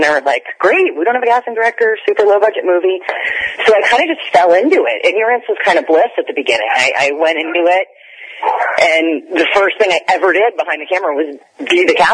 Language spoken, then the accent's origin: English; Los Angeles, California, United States; I grew up in Los Angeles, so I'd always been involved in the entertainment industry.